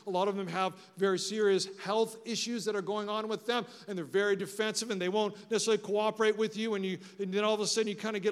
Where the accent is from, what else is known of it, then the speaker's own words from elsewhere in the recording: Los Angeles, California, United States; And I grew up in the inner city, so I grew up in the San Andreas Valley. It's a beautiful, beautiful place. So I grew up and I took buses in L.A. to go to school.